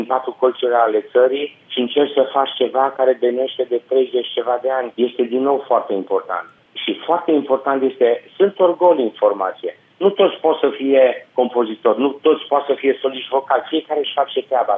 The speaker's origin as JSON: {"language": "Romanian", "town": "Cluj-Napoca", "region": "Cluj County", "country": "Romania", "said": "Toți sunt din București, doar eu și Leluț suntem din Cluj."}